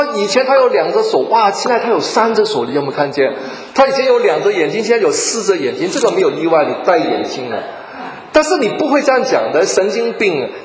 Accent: Hong Kong; 我们都是香港来的，我们很多沟通啊

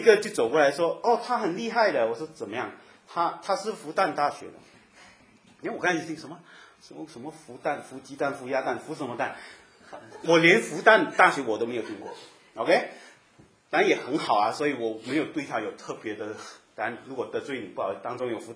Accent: Malaysia; 我们是马来西亚人，没什么文化啊。我记得我去到加拿大，我第一次接触很多国内的人啊

